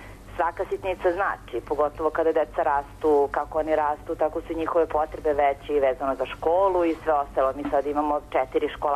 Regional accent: Belgrade, Serbia; Mi smo oboje iz Beograda, fakultetski obrazovani

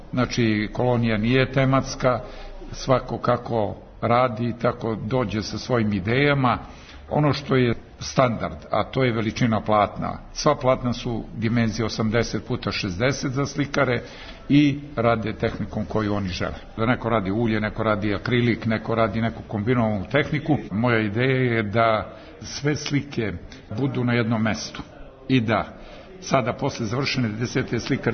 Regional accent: Despotovac, Šumadija and Western Serbia, Serbia; born or raised there

